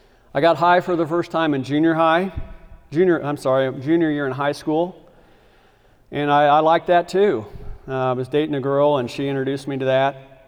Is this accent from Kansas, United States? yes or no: yes; Lawrence, Kansas, United States; I grew up in Lawrence, Kansas, and I had my first drink of alcohol when I was 9 years old.